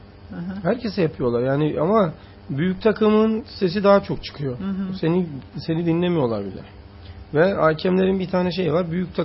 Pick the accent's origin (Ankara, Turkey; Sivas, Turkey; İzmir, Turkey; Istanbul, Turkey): Sivas, Turkey; Ben mesela Sivas Spor 4 Eylül stadına çıktığımda da öyle olurum. Benim çocukluğum da orada geçti.